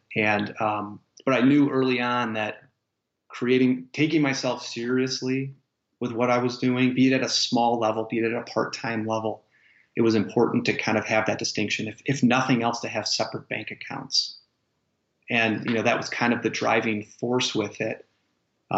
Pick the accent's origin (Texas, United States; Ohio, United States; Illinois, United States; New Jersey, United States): Illinois, United States; Chicago; when I was a kid growing up in Chicago being a Cubs fan